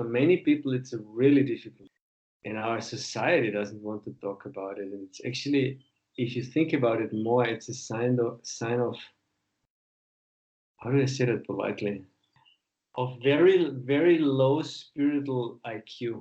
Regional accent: Austria; English is a second language; I'm originally from Austria, right? I grew up in the middle of the mountains in southern Austria, had a very peaceful childhood, and then went to agricultural high school, went to the army in Austria, and then business university.

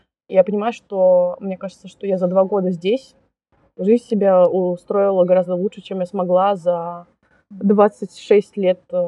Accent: Saint Petersburg, Russia; now in Sweden; я приехала из Питера, который вот у него там 300 оттенков серого. Это правда очень пасмурный город

